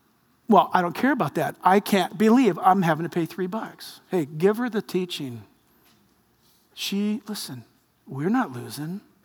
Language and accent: English; United States; And I am an American.